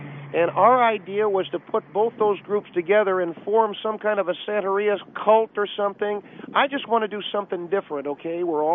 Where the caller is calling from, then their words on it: Tamarac, Florida, United States; I'm calling you from Tamarack, Florida.